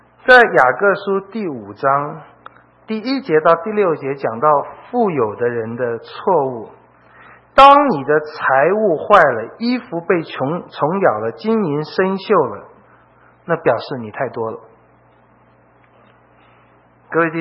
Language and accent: Chinese; China; 那对我们中国人都会说啊